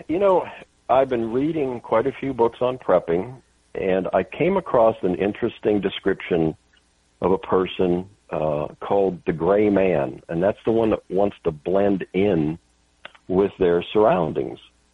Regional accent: Florida, United States; I'm actually from the Florida area, south of where you're currently living, and was there as a police officer with two different agencies for 15 years.

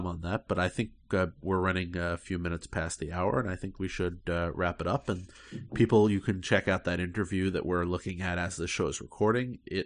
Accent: New York, United States; I'm a New Yorker. I like history, so I read a book about the history of New York.

